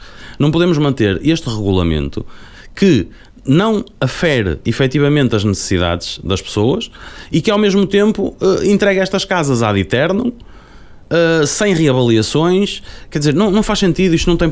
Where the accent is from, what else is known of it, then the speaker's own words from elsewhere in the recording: Vermoim, Norte, Portugal; eu sou nascido e criado aqui, portanto, para mim é fácil falar e falo com conhecimento de causa. Eu nasci no Cavaco, em Vermoim, e por lá permaneci estes últimos 34 anos